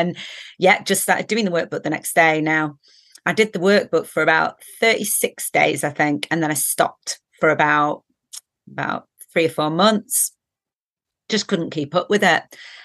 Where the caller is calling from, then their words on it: Leeds, Yorkshire and the Humber, United Kingdom; I'm joining from Yorkshire in the UK, a little town called Leeds.